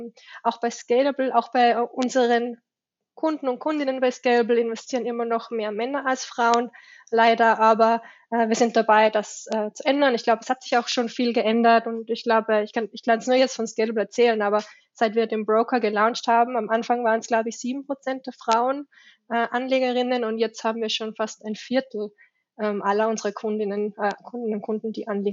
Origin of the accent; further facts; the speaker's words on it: Salzburg, Austria; born there; Wie ihr vielleicht auch schon an meinem Akzent so ein bisschen hören könnt, ich bin in Salzburg geboren, habe dann in Wien BWL studiert